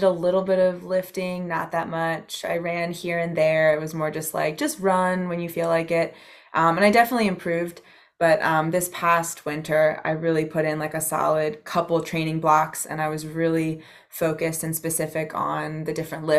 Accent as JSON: {"language": "English", "region": "Maryland", "country": "United States", "said": "So I'm from Maryland."}